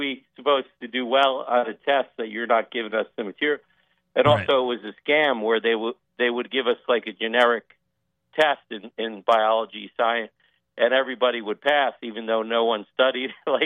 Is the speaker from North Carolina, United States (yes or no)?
no; South Orange, New Jersey, United States; Because it was mostly black kids where I grew up in South Orange, New Jersey, Maplewood High School, Columbia High School.